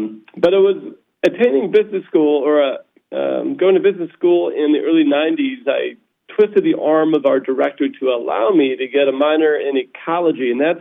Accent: South San Francisco, California, United States; I grew up in South San Francisco

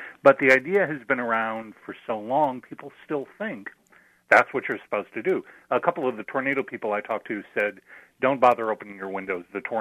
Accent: Midwest, United States; Well, I grew up in the Midwest, and so you're always aware of it.

